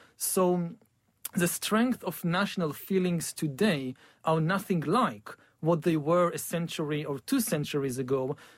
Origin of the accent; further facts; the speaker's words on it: Israel; I come from Israel, so I know perfectly well that there is still violence in certain parts of the world.